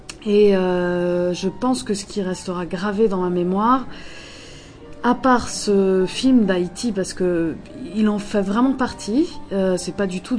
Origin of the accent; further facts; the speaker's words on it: Rome, Lazio, Italy; French is a second language; Oui, je suis d'origine italienne. J'ai grandi en Italie, effectivement. Voilà, à Rome.